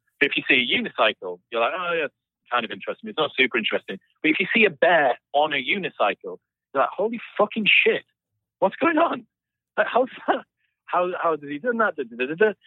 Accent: England, United Kingdom; accent: neutral, central or southern; So the place that I'm from is quite working class in the north of the UK, but my accent is much more sort of central or perhaps southern or just neutral. So I sounded different.

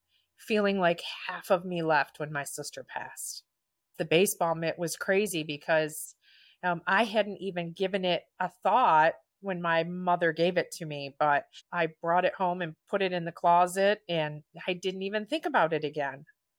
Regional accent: Chelsea, Michigan, United States; now in Brooklyn, United States; I'm from Brooklyn, Michigan, originally Chelsea.

